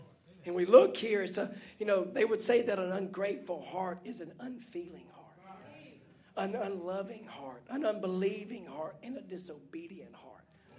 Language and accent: English; the South, United States; You know, I'm from the South. Now, I know y'all are Southern, but we're South.